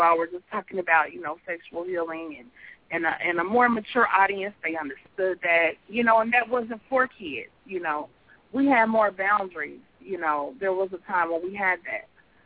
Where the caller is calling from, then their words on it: Kansas City, United States; I'm calling in from Kansas City.